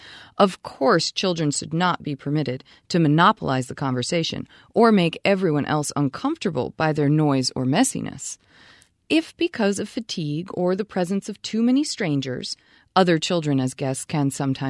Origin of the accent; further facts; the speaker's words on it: Vermont, United States; And even when I'm not in Vermont, I'm not in my home state, I notice a difference.